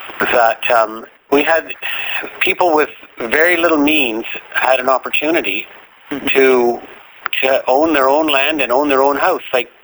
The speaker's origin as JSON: {"language": "English", "town": "Montreal", "region": "Quebec", "country": "Canada", "tie": "born or raised there", "said": "I grew up in Quebec, in Montreal."}